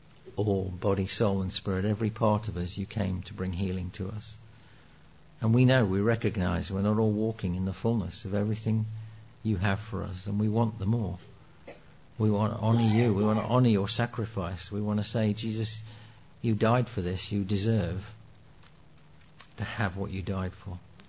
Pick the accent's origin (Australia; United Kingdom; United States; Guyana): United Kingdom; We could all use a bit more joy. We're too British.